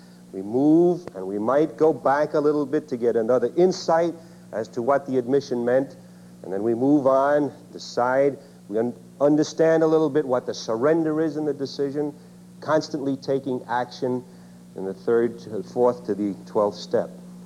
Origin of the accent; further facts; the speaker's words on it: Brooklyn, New York, United States; And as I told you last evening, I'm from Brooklyn, New York.